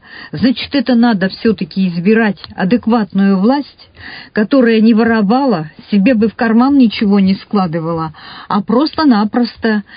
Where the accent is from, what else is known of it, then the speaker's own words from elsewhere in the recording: Irkutsk, Irkutsk Oblast, Russia; вы же слышали, что я из Иркутска. У нас у всех сибиряков свое собственное мнение.